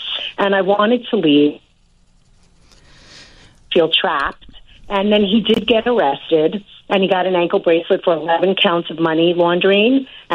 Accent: Brooklyn, New York, United States; So I grew up in Bay Ridge, Brooklyn, New York, hence the name

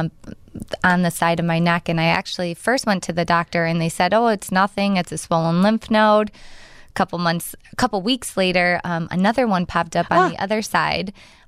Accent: Rolling Meadows, Illinois, United States; I grew up in Rolling Meadows.

